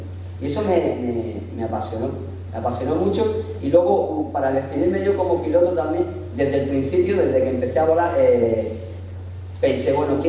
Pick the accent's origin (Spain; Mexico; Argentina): Spain; Granada, Andalusia; Comencé a volar, pues soy de Granada, comencé a volar en Sierra Nevada.